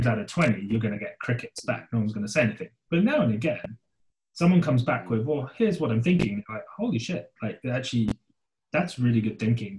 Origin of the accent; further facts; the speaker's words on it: United Kingdom; I mean, as a Brit or anyone in Europe or New Zealand or Aussie, like, this is just like nonsense.